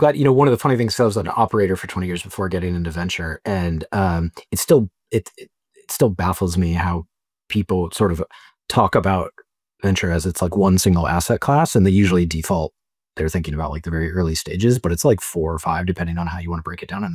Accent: Texas, United States; I grew up in Texas and I was kind of like on the edge of, you know, the countryside or whatever, very big yards.

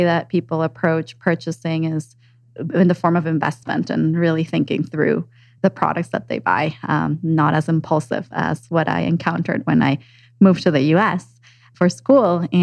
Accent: Ecuador; moved away as an adult; I grew up in Ecuador, South America. My family's still there. And I left when I was 18 to pursue my college education.

